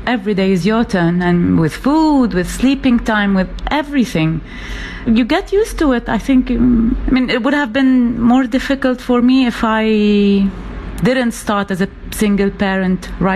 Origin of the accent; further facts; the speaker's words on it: Lebanon; We're from Lebanon, so in my culture, we normally have lunch together.